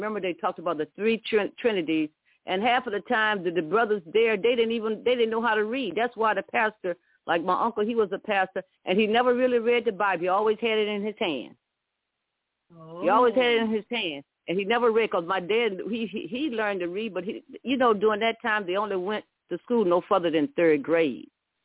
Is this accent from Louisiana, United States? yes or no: yes; Louisiana, United States; Because I live in Louisiana. I basically live in Louisiana all my life. I grew up in Louisiana as a child.